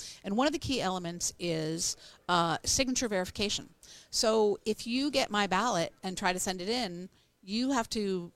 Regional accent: Oregon, United States; I'm from Oregon, where we started voting at home back in 2000.

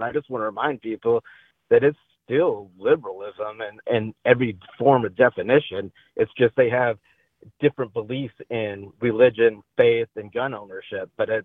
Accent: Texas, United States; You know, I was born and raised in Texas, and I hear it all the time, like, going to Texas, home of the conservatives and everything else.

